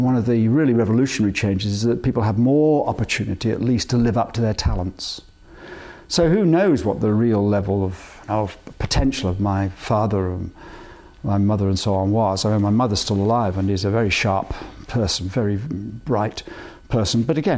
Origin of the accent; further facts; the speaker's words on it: Stratford-upon-Avon, West Midlands, United Kingdom; born there; also born or lived in Coventry; I was born in Stratford, which is very kind of romantic, and people often mention that.